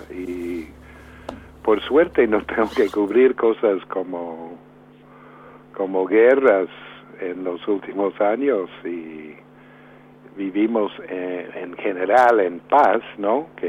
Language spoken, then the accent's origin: Spanish; New York, United States; Yo, nací en New York, en el Bronx, y crecí allí, y en aquel momento, en los 60s, 70s, 80s